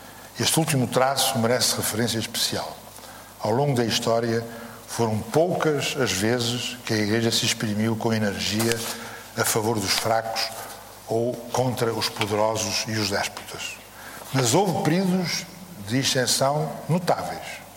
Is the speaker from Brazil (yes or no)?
no; Portugal; um livro de que eu tenho um enorme orgulho como português